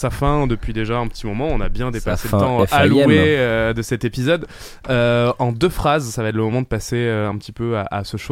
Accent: France; je suis français

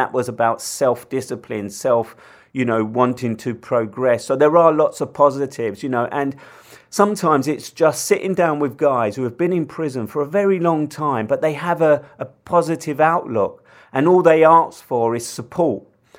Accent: London, United Kingdom; I come from London, I live in London

